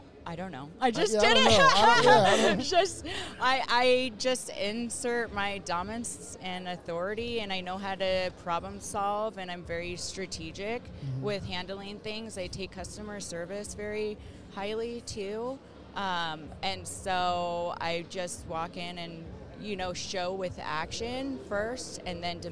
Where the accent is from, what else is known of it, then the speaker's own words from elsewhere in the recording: Rocklin, California, United States; moved away as an adult; also born or lived in Roseville / Sacramento; now in Utah, United States; So like I grew up in Rockland, Roseville, Sacramento area. And then my husband got a job in Utah, and we moved to Utah in 2018.